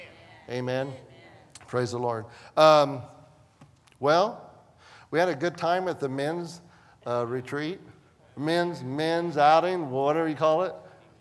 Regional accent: Terre Haute, Indiana, United States; we're from Terre Haute, Indiana.

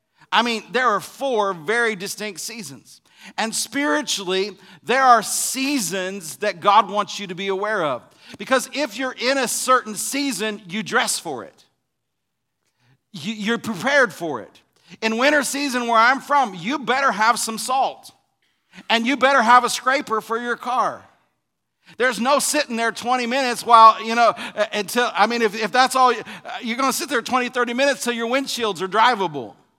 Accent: Illinois, United States; Where I grew up in Illinois, we have four very distinct seasons. Here in North Alabama, we have four seasons

